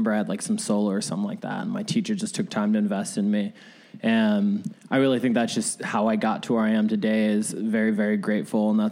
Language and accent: English; Arizona, United States; also born or lived in Vallejo, California; So I was born in Vallejo, California, okay. Which is Northern California. But at a young age, my mom and my father moved into my grandfather's house in mm-hmm. Arizona. So I was really raised.